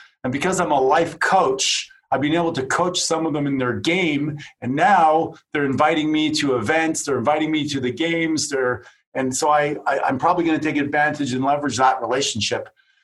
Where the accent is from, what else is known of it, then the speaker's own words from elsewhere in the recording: Canada; But I come from Canada. It's my first year.